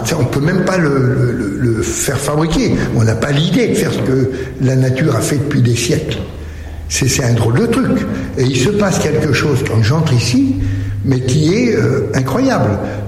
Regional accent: Paris, Île-de-France, France; Et donc, je viens de Paris

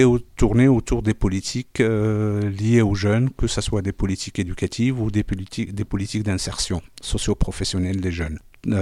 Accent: Casablanca, Casablanca-Settat, Morocco; moved away as an adult; now in France; je suis natif de Casablanca, c'est là où j'ai grandi et j'ai toutes mes racines. Et arrivé en France pour faire mes études, l'intégration a fait le reste et 35 ans plus tard, je suis encore là.

